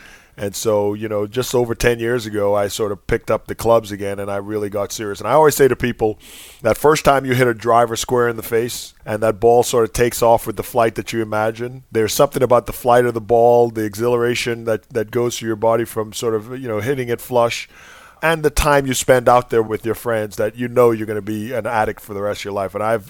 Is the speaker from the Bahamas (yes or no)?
yes; Bahamas; I grew up in the Bahamas, and like many kids in my era, you know, I played every sport. You know, we had a very modest upbringing. You know, we grew up in a sort of what I would describe as a sort of lower middle class neighborhood.